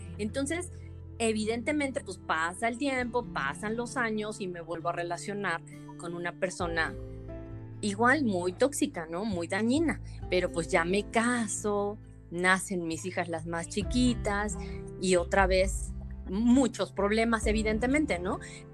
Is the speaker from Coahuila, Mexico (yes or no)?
no; Mexico City, Mexico; moved away as an adult; Sí, yo soy de la Ciudad de México. Yo viví ahí, pues, hasta los, ¿qué será? Como hasta los 20 años viví en la Ciudad de México.